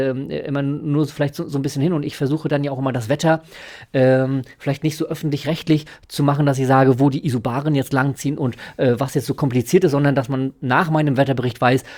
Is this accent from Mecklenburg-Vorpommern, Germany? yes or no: yes; Barth, Mecklenburg-Vorpommern, Germany; meine Mama und meine Schwester wohnen ja noch da und ich bin tatsächlich sehr gerne in Barth und auch sehr häufig dort und habe natürlich dann auch, weil es meine Heimatstadt ist, natürlich auch häufig von dort gesendet.